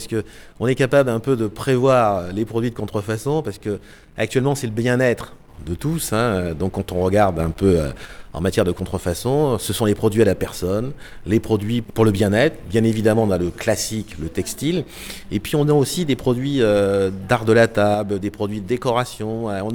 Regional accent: Marseille, Provence-Alpes-Côte d'Azur, France; Je suis marseillais jusqu'au bout des ongles

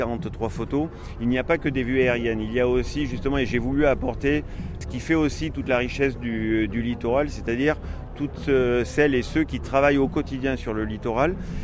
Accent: Aix-en-Provence, Provence-Alpes-Côte d'Azur, France; born there; Je suis né à Aix-en-Provence. Ça fait 25 ans que je travaille en Provence, sur les littorales, dans les terres.

